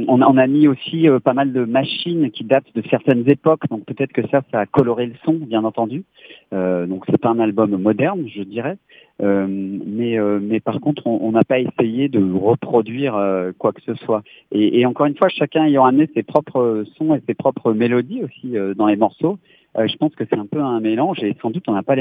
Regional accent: France; Mais j'ai grandi en France et donc je suis beaucoup allé aux États-Unis avant le Covid en fait.

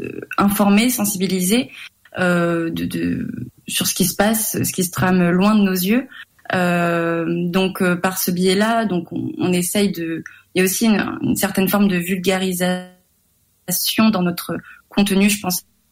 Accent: Brest, Brittany, France; géographiquement, donc je viens de Brest, j'ai un peu cet ADN maritime et cette sensibilité depuis toute petite

